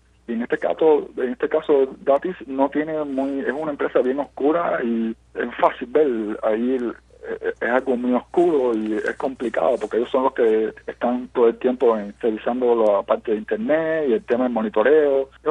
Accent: Cuba; yo como ciudadano cubano, como trabajador cubano que aporto dinero a PIB y trabajo todos los días, como muchos cubanos

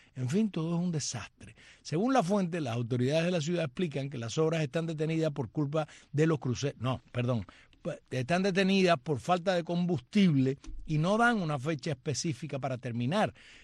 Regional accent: Cuba; now in Germany; Soy una cubana para el bien y no para el mal.

